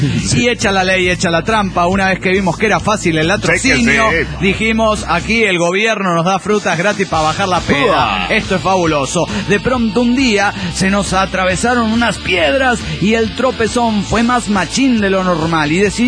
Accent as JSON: {"language": "Spanish", "region": "Cochabamba", "country": "Bolivia", "said": "de Cochabamba, Bolivia."}